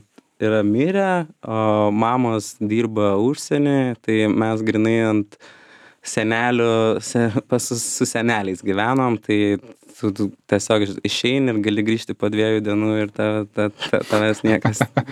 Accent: Vilnius, Vilnius County, Lithuania; kaip jau iš kur esam kilę, ne iš Vilniaus, o iš Lazdynų.

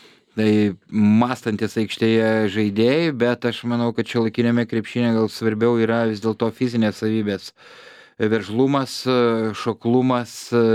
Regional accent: Panevėžys, Panevėžys County, Lithuania; Panevėžio Lietkabelis, mano gimtojo miesto komanda

